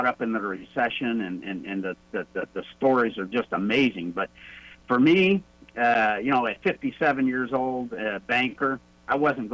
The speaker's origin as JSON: {"language": "English", "town": "Syracuse", "region": "New York", "country": "United States", "lives_now": "Ecuador", "said": "I'm actually from Syracuse, New York, so all those guys who criticize the picks out of Syracuse, I'm not real happy with that."}